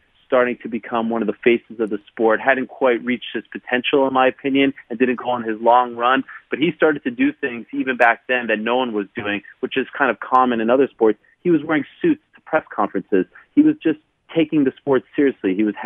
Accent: Montreal, Quebec, Canada; that was my dream as a kid growing up in Montreal.

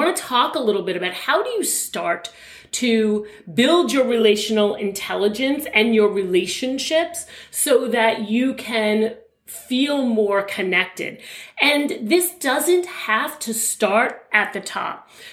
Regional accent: New York, United States; So we're from New York. We live on, you know, we're both on Long Island.

